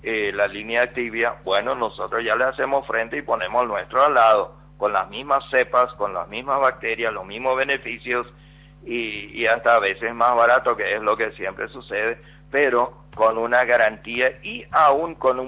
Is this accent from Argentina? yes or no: no; Paraguay; de hecho está el desafío que como paraguayos tenemos que consumir más lácteos porque estamos muy bajos